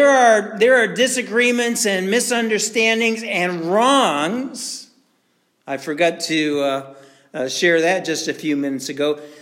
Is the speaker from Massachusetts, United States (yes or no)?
yes; Massachusetts, United States; I grew up in Massachusetts, and if you're from Rhode Island, please forgive me this morning. But, you know, I lived in Massachusetts, and I had to deal with Rhode Island drivers on a regular basis.